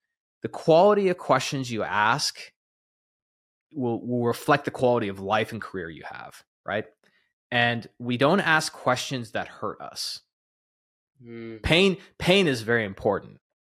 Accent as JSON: {"language": "English", "region": "Texas", "country": "United States", "tie": "born or raised there", "said": "I was doing door to door sales in the Texas heat in a suit, calling on doctor's offices in my hometown."}